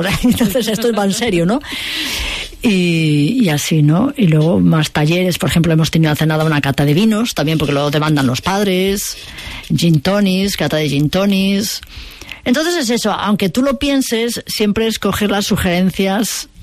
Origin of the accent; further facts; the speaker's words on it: Poland; Spanish is a second language; O sea, yo soy polaco